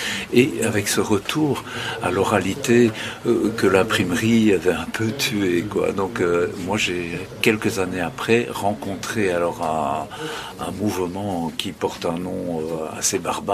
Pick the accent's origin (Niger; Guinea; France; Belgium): Belgium; Liège, Wallonia; je rentrais en Belgique parce que voilà, je suis né en Belgique, je suis liégeois d'origine.